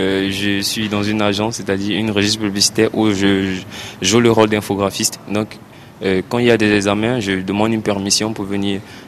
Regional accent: Divo, Lôh-Djiboua, Côte d’Ivoire; now in Abidjan, Côte d'Ivoire; Je viens de la région de l'Aube-Givoire, précisément à Divo, et j'avais la possibilité de rester à Divo et suivre les cours. Mais j'ai préféré venir ici à Abidjan

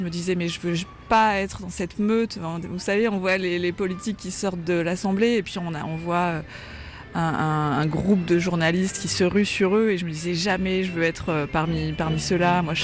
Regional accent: Clermont-Ferrand, Auvergne-Rhône-Alpes, France; born there; Je suis née à Clermont-Ferrand, je viens de la France provinciale, d'un côté des grands-parents ouvriers, de l'autre immigrés

